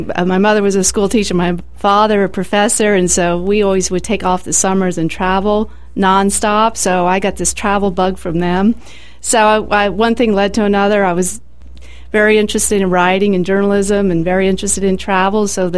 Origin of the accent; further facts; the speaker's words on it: Lancaster, Ohio, United States; also born or lived in Jackson, United States; Well, I grew up in Jackson, Ohio, and my parents moved to Lancaster when I was in the sixth grade. So I spent most of my teen years in Lancaster.